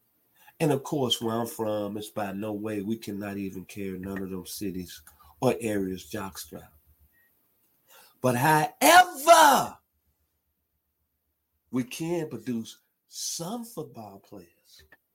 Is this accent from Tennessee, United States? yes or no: yes; Memphis, Tennessee, United States; In my hometown of Memphis, Tennessee, she spent 35 years in the educational system.